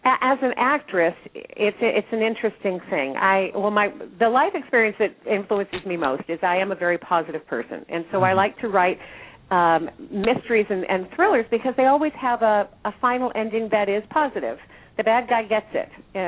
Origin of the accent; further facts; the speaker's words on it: California, United States; Well, from childhood to present, I grew up in California.